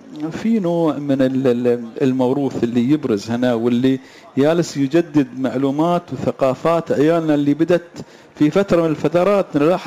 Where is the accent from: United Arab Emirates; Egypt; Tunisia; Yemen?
United Arab Emirates; عندنا في الإمارات